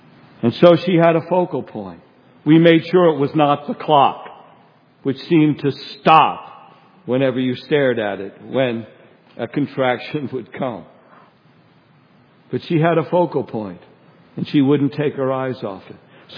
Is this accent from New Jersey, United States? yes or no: yes; New Jersey, United States; You know, I'm from New Jersey. I've told you that this morning.